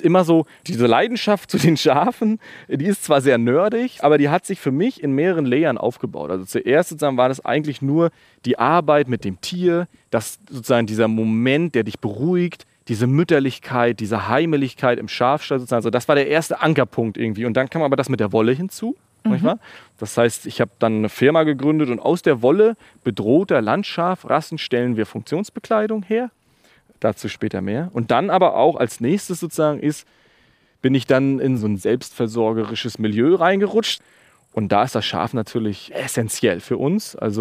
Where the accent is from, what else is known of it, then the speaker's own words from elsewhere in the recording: Mecklenburg-Vorpommern, Germany; Ich bin auf Rügen geboren und aufgewachsen.